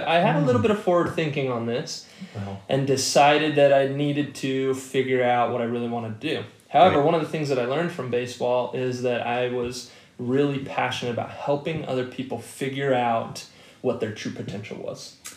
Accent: Lakewood, Colorado, United States; Little bit southwest of Denver. So it was Lakewood.

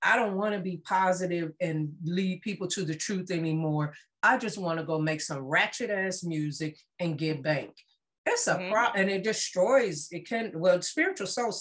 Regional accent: United States; Good old America. I mean, but I'm American.

